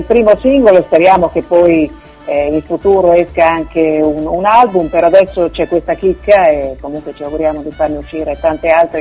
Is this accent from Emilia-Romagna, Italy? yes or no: yes; Emilia-Romagna, Italy; accent: Bolognese; now in Rome, Italy; puoi sentire il mio accento bolognese, nonostante io viva a Roma da 8 anni, però insomma non l'ho perduto.